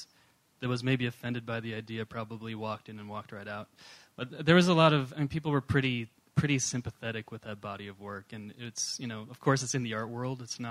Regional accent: United States; I felt like it was a responsibility for me as an American artist at that time to do that.

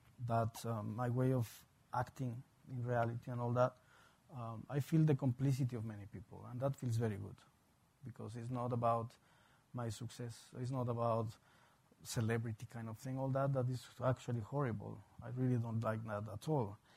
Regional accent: Mexico; if you think about me in terms of a Mexican artist, for example, like growing up in Mexico and then being here

